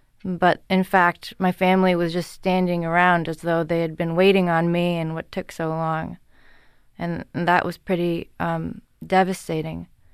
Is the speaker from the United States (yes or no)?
yes; Newton, Massachusetts, United States; I grew up in Newton, Massachusetts.